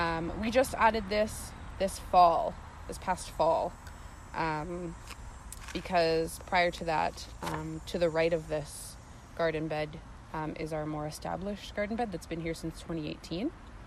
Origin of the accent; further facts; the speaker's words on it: Manitoba, Canada; also born or lived in Ontario; I'm a person of mixed ancestry. So I'm Irish, Ukrainian, and Métis, originally from Treaty One territory, which is what is now known as Manitoba. But I've spent most of my life here in southern Ontario on the Haldimand Tract and Dish With One Spoon territory